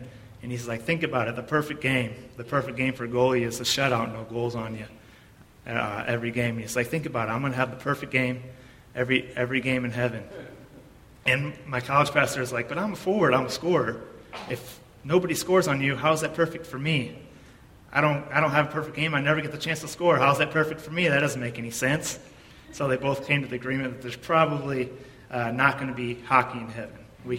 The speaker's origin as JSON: {"language": "English", "region": "Michigan", "country": "United States", "said": "I'm from Michigan, if you guys don't know, up north, and we play a lot of hockey up there."}